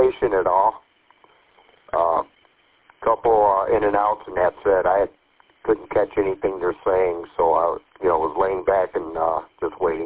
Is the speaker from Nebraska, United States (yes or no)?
no; Birch Run, Michigan, United States; from Birch Run, and kind of new to the hobby here